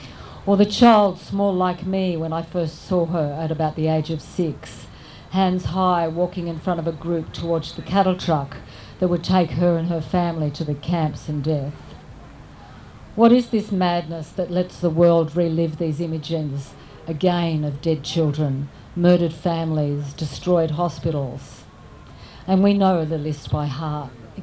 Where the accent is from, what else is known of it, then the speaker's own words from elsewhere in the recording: Australia; And as an Australian, I've seen how our government, regardless of party politics, has become hostage